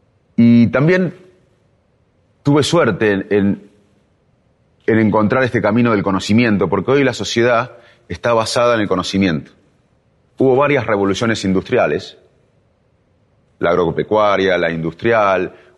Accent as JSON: {"language": "Spanish", "country": "Argentina", "said": "Y en el 2001 regresé a la Argentina. El 2001 fue un año de crisis en mi país y me pregunté cómo podía colaborar con mi país"}